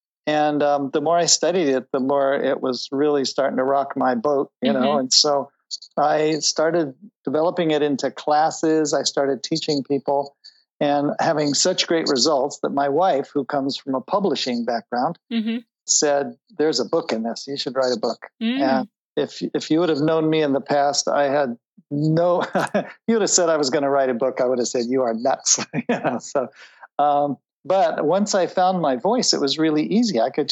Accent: Boulder, Colorado, United States; I grew up in Boulder, Colorado, so I was used to running lots of trails and long distances, but I've always been fascinated by Tai Chi because I'm half Chinese.

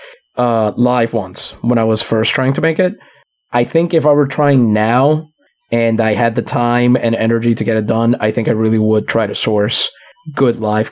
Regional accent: Midwest, United States; not my fault, I'm from the Midwest. And I'm very sorry if you're from this region of the country.

